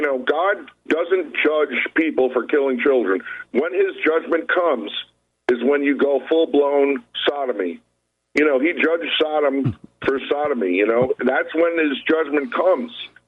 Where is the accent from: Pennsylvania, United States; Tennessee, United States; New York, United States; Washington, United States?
New York, United States; now in Apollo Beach, United States; I'm from, I currently live in Apollo Beach, Florida. I came from New York. I mean, I lived in liberal New York.